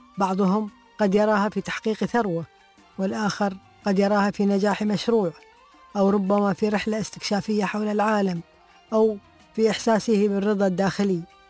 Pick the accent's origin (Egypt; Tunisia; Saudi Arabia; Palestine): Saudi Arabia; Al Ghat, Riyadh Province; وهي تبعد حوالي 30 كيلو عن محافظة الغاط بلدتي التي كنت وقتها أسكن بها